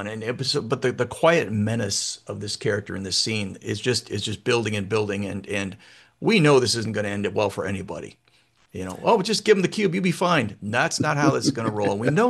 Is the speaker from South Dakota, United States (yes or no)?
yes; South Dakota, United States; I grew up in South Dakota, and in South Dakota, there was a very strong contingent of Norwegian immigrants in the 1800s and early 1900s.